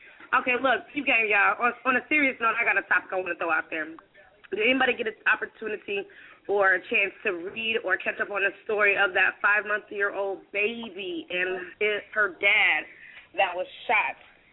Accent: United States; Like, where are we going wrong as American people?

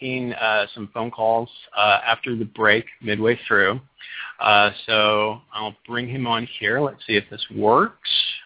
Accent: Ephrata, Washington, United States; But we grew up together in Central Washington, in Ephrata, and he and I got to see a lot of stuff together.

